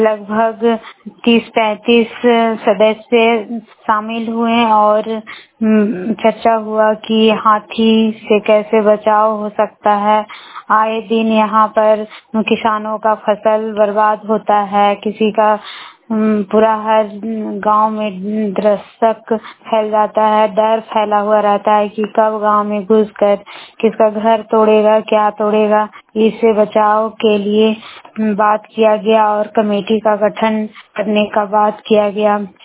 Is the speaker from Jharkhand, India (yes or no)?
yes; Barkagaon, Jharkhand, India; बड़कागांव प्रखंड की रहने वाली हूँ।